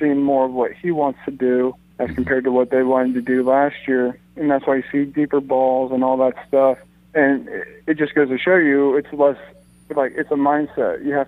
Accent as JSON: {"language": "English", "region": "Indiana", "country": "United States", "tie": "born or raised there", "said": "I grew up in Indiana and I was a fan of the Colts"}